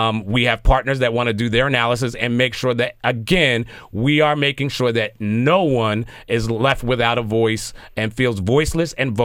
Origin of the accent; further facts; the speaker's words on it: Philadelphia, Pennsylvania, United States; Now, again, I'm born and raised in Philadelphia.